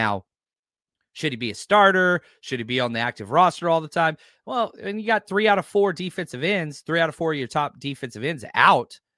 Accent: Texas, United States; I apologize that I look up pronunciation guides, but I'm from Texas.

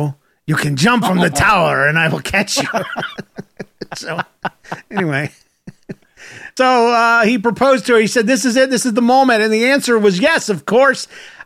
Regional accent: Gainesville, Florida, United States; Yes, Gainesville.

